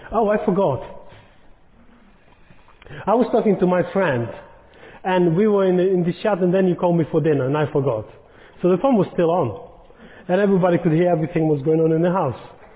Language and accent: English; Ukraine; born there; English is a second language; I was born in Ukraine, so our number was a bit different.